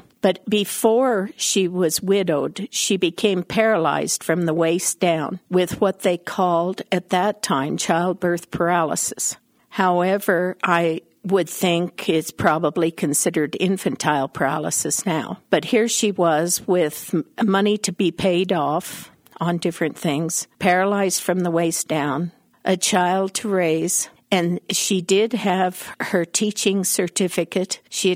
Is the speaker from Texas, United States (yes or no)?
no; Glendoe, Wyoming, United States; I'm from Glendoe, Wyoming. I live on Horseshoe Creek, which is about 6.5 miles west of Glendoe. My great-grandfather came to Wyoming in 1872